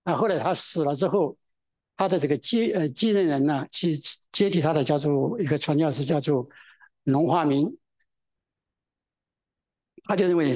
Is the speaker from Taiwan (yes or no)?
no; China; 我们中国人所讲的敬天祭祖和祭孔，是不是偶像崇拜